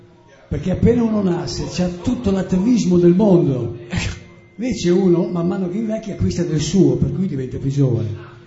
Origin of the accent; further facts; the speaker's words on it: Forlì, Emilia-Romagna, Italy; Allora, vengo da Forlì, però preferivo venire da un universo parallelo.